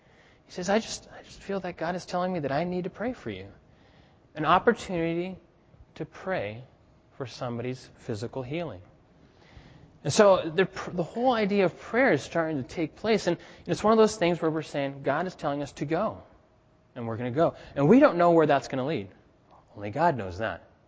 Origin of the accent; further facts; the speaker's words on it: Burkina Faso; now in Senegal; Growing up in Burkina and now working in Senegal, as I speak to the people, there's a lot of this spiritual battle going on.